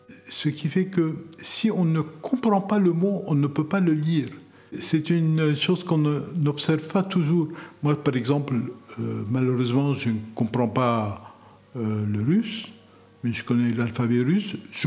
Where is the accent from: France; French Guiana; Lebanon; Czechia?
Lebanon; born there; first language Arabic; French is a second language; Il se fait que c'est un alphabet qui a été inventé à deux pas de là où je suis né.